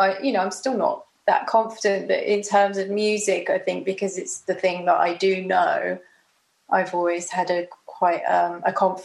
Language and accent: English; Bromley, London, United Kingdom; I grew up in Bromley, so it was very, you know, it's nice.